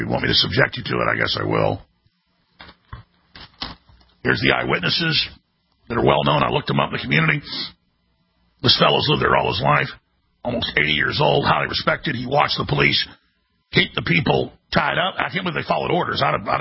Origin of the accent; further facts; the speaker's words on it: Texas, United States; I guess I'm a Texan. I guess I'm a throwback.